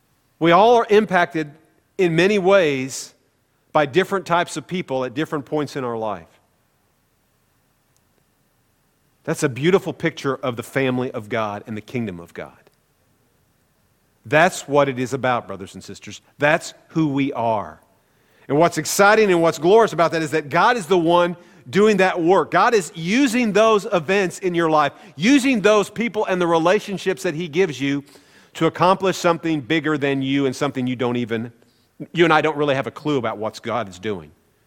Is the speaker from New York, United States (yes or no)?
no; Sedalia, Missouri, United States; that little church in Sedalia, my hometown